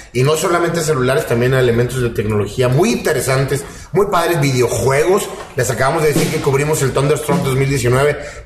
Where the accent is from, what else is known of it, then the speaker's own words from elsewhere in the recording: Finland; Yo soy de Finlandia.